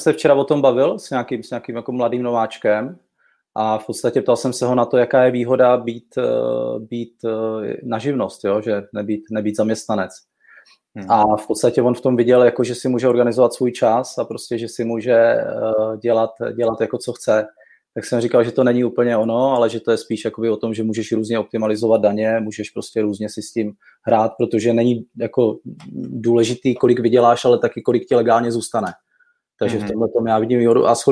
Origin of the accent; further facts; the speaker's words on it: Ostrava, Moravian-Silesian Region, Czechia; Navíc já jsem původem z Ostravy, takže tam, kde je z Ostravy, tak víš, že tam to je fakt jako divočina.